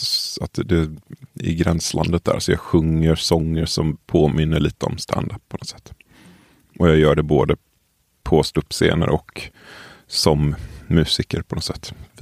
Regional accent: Tollered, Västra Götaland County, Sweden; Jag kommer från, vad ska man säga, strax utanför ett litet ställe som heter Tollered, som i sin tur ligger utanför Göteborg.

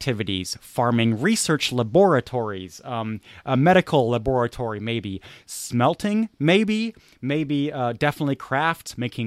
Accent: United States; Like, I'm an American. I go to Costco.

